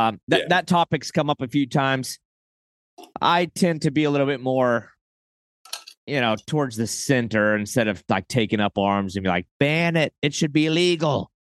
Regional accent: Texas, United States; also born or lived in Oklahoma / Arkansas / South Carolina; being that I grew up in Texas, Oklahoma, Arkansas, some in South Carolina.

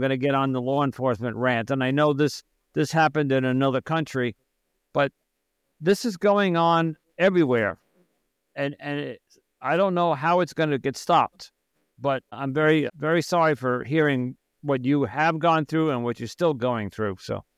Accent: United States; I had no idea that growing up in America, for me, we heard about cults.

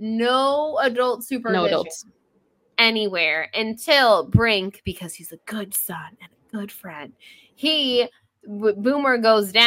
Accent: Ronkonkoma, New York, United States; I'm from Ronkonkoma.

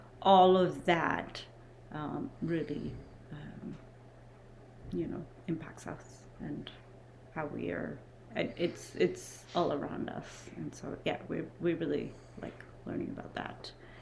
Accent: Muscat, Oman; moved away as an adult; also born or lived in Mumbai, India; now in Vancouver, Canada; I was born in Mumbai. I was there till about 9 and then moved to the Middle East. I was in Muscat, Oman, went to high school there, and moved here in 2005.

